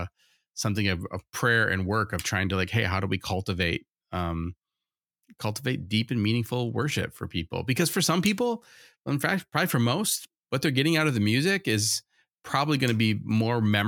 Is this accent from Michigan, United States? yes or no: yes; Michigan, United States; I mean, in where I grew up in Michigan, a lot of small churches had 100 people.